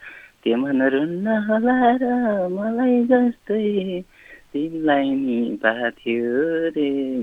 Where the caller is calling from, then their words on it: Dashrathpur, Karnali Province, Nepal; दशरथपुरदेखि